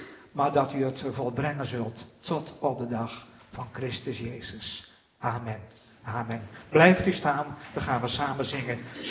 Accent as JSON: {"language": "Dutch", "town": "Nijmegen", "region": "Gelderland", "country": "Netherlands", "said": "Ik kom uit Nijmegen … Uit het Bourgondische zuiden"}